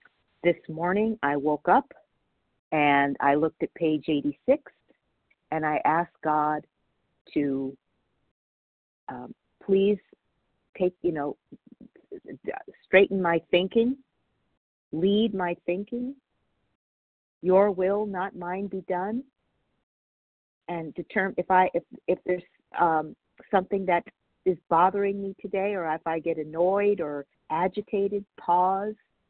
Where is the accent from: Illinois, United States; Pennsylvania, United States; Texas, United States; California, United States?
California, United States; Palmdale; I'm from Palmdale, California, which is North Los Angeles County.